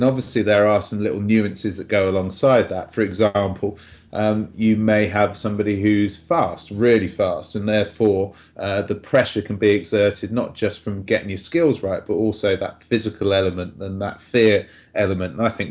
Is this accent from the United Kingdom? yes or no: yes; South East England, United Kingdom; I'm from the Isle of Wight, but I don't know anything about sailing or anything like that.